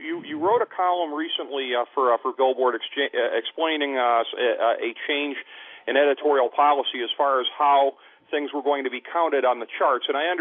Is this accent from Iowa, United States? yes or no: no; Ohio, United States; The Midwest, Ohio, actually.